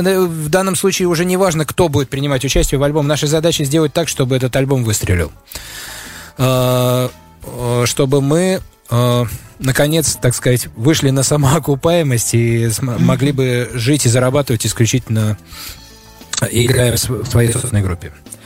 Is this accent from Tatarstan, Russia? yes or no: no; Saint Petersburg, Russia; И это мой родной город.